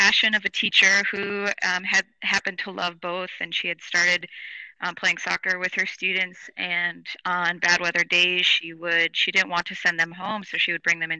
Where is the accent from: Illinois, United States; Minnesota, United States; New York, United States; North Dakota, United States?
Minnesota, United States; There's certainly some parallels actually to where I grew up in Minnesota, being a state that historically has had a large Scandinavian influence.